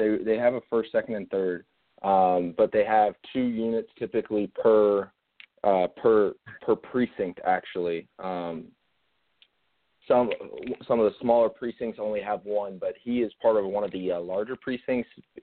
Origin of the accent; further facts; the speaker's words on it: Columbus, Ohio, United States; I'm originally from Columbus, Ohio. I'm in my second to last semester here at Tiffin.